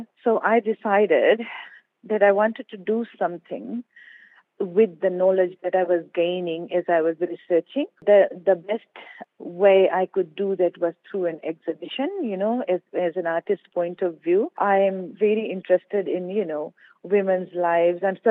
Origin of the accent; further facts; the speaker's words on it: Fiji; now in New Zealand; When I moved to New Zealand, I had this identity crisis kind of thing because I was from Fiji, but I felt that I was Indian as well